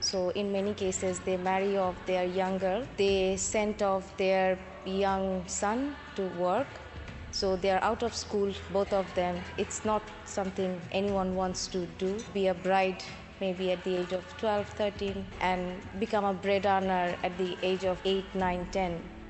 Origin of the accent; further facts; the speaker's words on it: Dhaka, Dhaka Division, Bangladesh; And I'm from Dhaka, Bangladesh. It's one of the most climate vulnerable countries in the world.